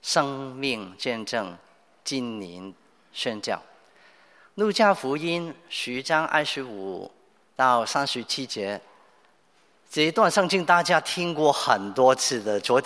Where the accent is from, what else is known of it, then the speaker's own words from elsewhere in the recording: Hong Kong; 从海外来的，例如我，余传道一听到我就知道我是从香港过来，听到我的口音